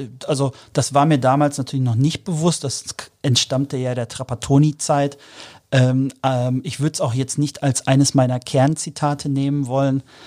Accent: North Rhine-Westphalia, Germany; ich bin Kind des Potts, ich bin auf den Sportplätzen der Dortmunder Region groß geworden

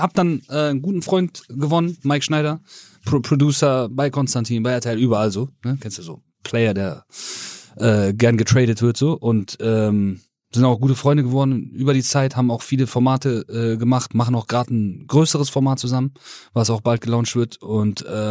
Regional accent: Germany; Ich komme aus Deutschland, Digga

